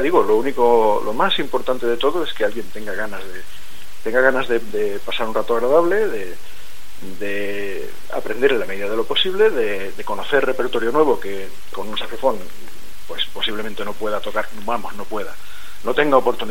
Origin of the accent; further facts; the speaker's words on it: Valencian Community, Spain; now in Burgos, Spain; Sí, yo soy saxofonista, uh-huh. Soy valenciano.